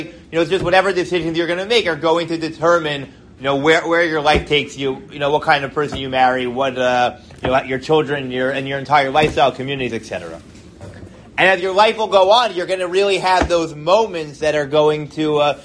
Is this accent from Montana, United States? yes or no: no; New York, United States; When I growing up like in New York, you know, beach wasn't like such like a thing.